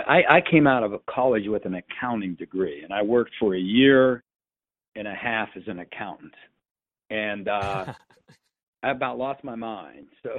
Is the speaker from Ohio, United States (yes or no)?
yes; Ohio, United States; Now, where I grew up in Eastern Ohio was literally West Virginia and Ohio was like right across the bridge.